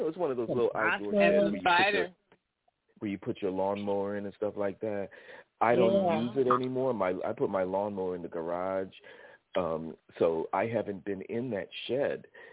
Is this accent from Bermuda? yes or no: yes; Bermuda; I grew up in Bermuda for most of my childhood.